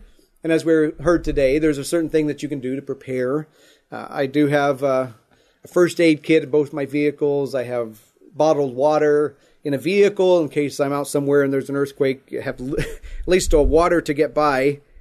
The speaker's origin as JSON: {"language": "English", "region": "Midwest", "country": "United States", "tie": "born or raised there", "said": "I grew up in the Midwest, you guys have tornadoes."}